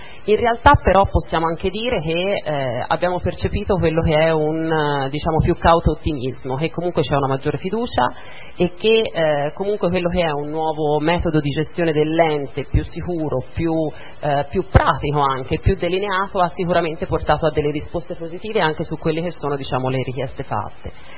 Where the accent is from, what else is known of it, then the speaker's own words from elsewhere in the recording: Cavriglia, Tuscany, Italy; now in San Giovanni Valdarno, Italy; vengo dal comune di Cavriglia e sono a San Giovanni soltanto dal 2017.